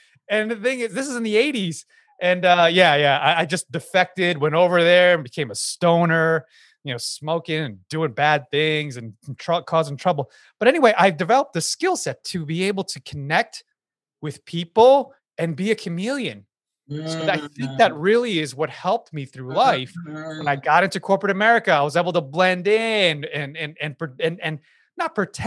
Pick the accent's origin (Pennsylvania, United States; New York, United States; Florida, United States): New York, United States; Yonkers; So I'm a Filipino American. I was born and raised in Yonkers. I like to say it's the Bronx because we were literally on the border and, in the projects.